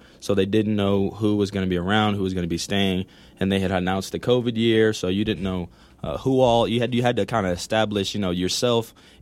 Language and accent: English; Atlanta, Georgia, United States; So a little bit about me is I grew up in Atlanta, Georgia.